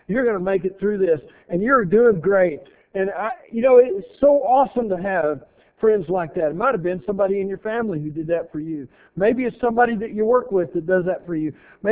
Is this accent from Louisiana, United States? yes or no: no; Texas, United States; You know, I grew up in West Texas most of my younger life. We didn't have a whole lot of trees.